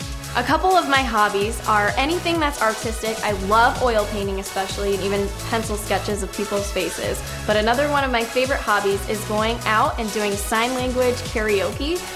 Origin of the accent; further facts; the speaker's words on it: Peoria, Arizona, United States; I'm originally from Peoria on the west side of town, not too far from the Cardinals Stadium.